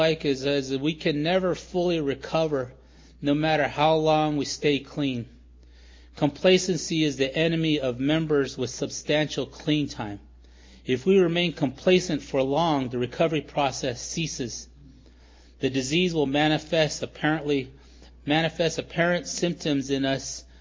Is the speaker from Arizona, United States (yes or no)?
yes; Tuba City, Arizona, United States; I grew up in Northern Arizona. I'm originally from Tuba City, Arizona, up on the Navajo Nation, and you know, growing up on the reservation, it was pretty crazy, you know.